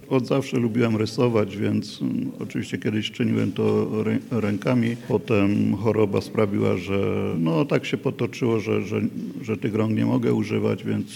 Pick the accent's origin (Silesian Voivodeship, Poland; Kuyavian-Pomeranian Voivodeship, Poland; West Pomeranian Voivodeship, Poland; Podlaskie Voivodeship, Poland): Silesian Voivodeship, Poland; Mogę powiedzieć, że jestem góralem, mieszkam w Beskidzie Żywieckim.